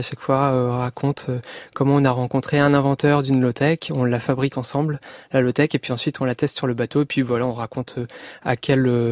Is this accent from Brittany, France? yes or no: yes; Brittany, France; Je suis breton et je suis ingénieur généraliste.